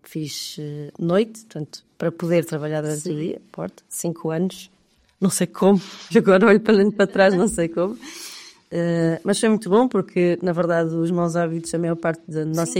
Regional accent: Coimbra, Centro, Portugal; eu sou de Coimbra, fiz lá o secundário

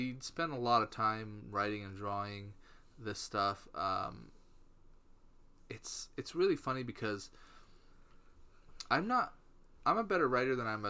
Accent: Midwest, United States; accent: Midwestern; I know, it's kind of hard with my Midwestern accent.

